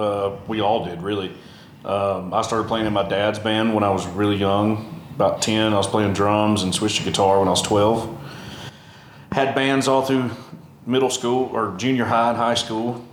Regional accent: Georgia, United States; I call it Southern Fried Blues Rock because it's, you know, we're all from the South Georgia.

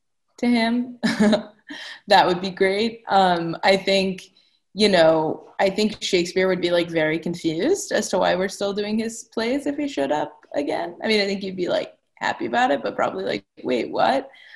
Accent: New York, United States; I'm from New York, so I'd be like, we go on a walk around New York.

